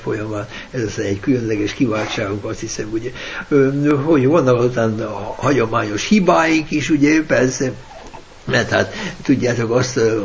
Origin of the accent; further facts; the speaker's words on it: Hungary; now in Japan; ez nem azt jelenti, hogy a magyar szívemet feladtam, ez nem is követeti meg tőle a japánok.